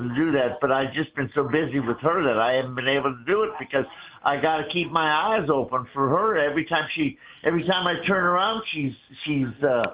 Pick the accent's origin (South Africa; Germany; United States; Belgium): Germany; She's from Cambodia. I'm from Germany. Different parts of the world.